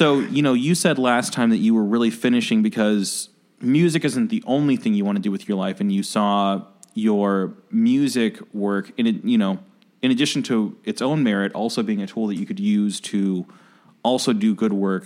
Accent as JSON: {"language": "English", "town": "Oak Park", "region": "Illinois", "country": "United States", "tie": "born or raised there", "said": "I grew up in Oak Park, mm-hmm. and to get to Oak Park, I mean, you can take 290 to get to and from the city to Oak Park"}